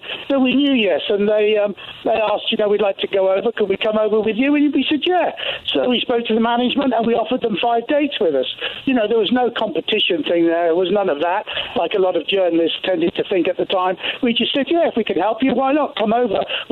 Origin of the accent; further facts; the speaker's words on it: Birmingham, West Midlands, United Kingdom; We're from Birmingham, but we're from the same area. He's from Handsworth, an area called Handsworth, and I'm from an area called Handsworth Wood.